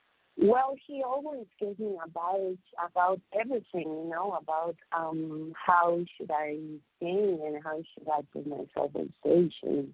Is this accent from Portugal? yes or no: no; Chapala, Jalisco, Mexico; also born or lived in Mexico City; Well, yeah, I was born in Mexico City, and then we moved to Chapala. And I felt like I was a city girl, and I should be in the city.